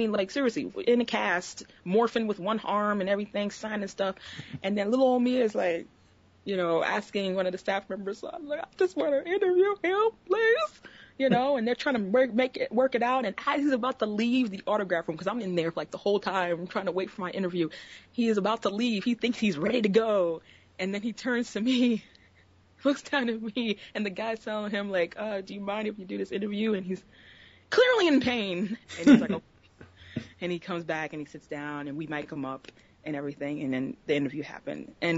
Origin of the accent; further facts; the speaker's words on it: New York, United States; This is in Florida. I'm from New York. This is in Florida.